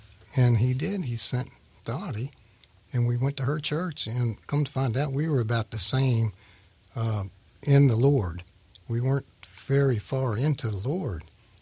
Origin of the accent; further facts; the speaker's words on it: Washington, District of Columbia, United States; also born or lived in Hagerstown, Maryland; I grew up in, I was born in Hagerstown, Maryland, but I was only about 6 months old when my father went to work in Washington, D.C.